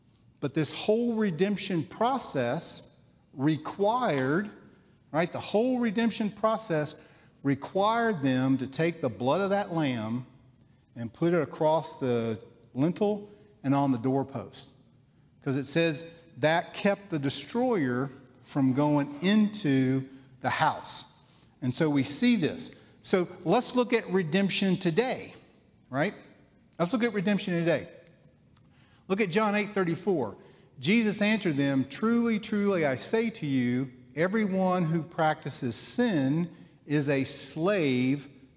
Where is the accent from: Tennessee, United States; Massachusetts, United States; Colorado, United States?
Tennessee, United States; Paris; Now, I mentioned I grew up in Paris, Tennessee, a very small town. The closest redemption center was in Jackson, Tennessee.